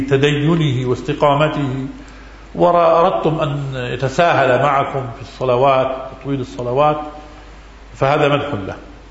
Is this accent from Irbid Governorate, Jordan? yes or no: no; Amman, Amman Governorate, Jordan; وبلادنا نحن بلادنا الأردن وخصوصا عمان على وجه أخص، عمان مدينة جبال وفيها مرتفعات، على صغر عمان فيها مرتفعات وفيها منخفضات